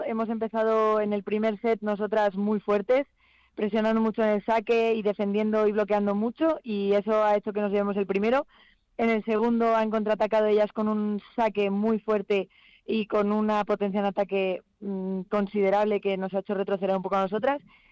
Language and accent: Spanish; Madrid, Community of Madrid, Spain; yo soy de Madrid, soy de Tres Olivos, estoy ahí entre la capital y Alcobendas, con lo cual corazón dividido, ya te digo, me he pasado la mitad de mi vida en Madrid, la mitad en Alcobendas.